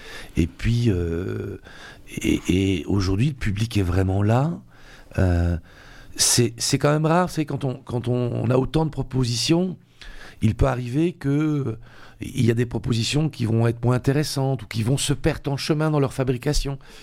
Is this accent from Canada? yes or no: no; Belgium; je suis d'origine sicilienne et on faisait souvent un long voyage de Belgique, puisque je suis belge, pour aller en Sicile.